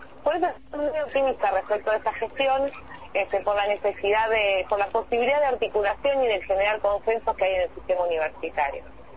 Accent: Argentina; simplemente nosotros tenemos el fuerte compromiso, yo lo tengo como argentina

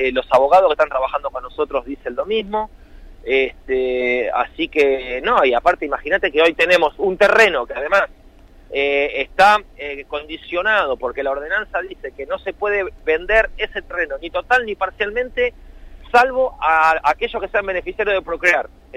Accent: Arana, Buenos Aires, Argentina; En nuestro caso, por ejemplo, yo soy de Arana

